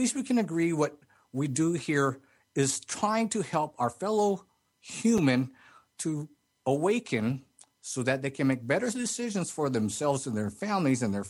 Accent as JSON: {"language": "English", "country": "Philippines", "said": "for I am Filipino as well."}